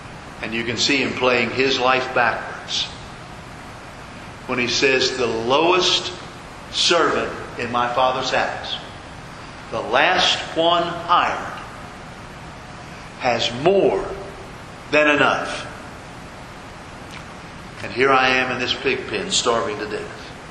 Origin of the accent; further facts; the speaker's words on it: Laughlin, Maryland, United States; Now, in my hometown of Laughlin, Maryland, there was no movie theater.